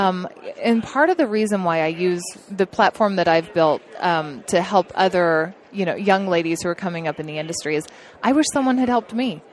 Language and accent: English; Oklahoma, United States; So, you know, I grew up in Oklahoma. I knew that there were deer, but I didn't know there were mule deer and I didn't know what states they were in.